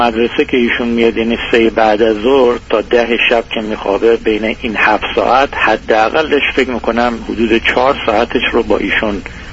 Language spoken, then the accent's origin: Persian; Iran; moved away as an adult; مثل همه مرد ایرانی دیگه، چون من 38 سال از عمرم و در ایران بزرگ شدم، الان 15 سال فقط خارج از ایران هستم